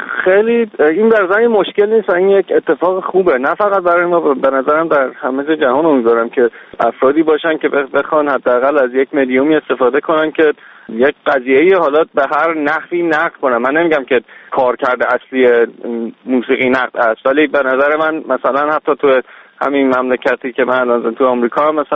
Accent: Iran; برای ماها که توی ایران بزرگ شدیم به نظر من خیلی دوره باشکوهی بود

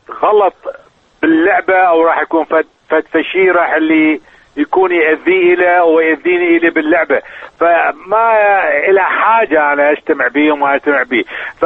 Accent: Iraq; now in United States; احنا عراقيين واحنا دمنا حار وتعرف هذا بلدنا خلقنا به العراق

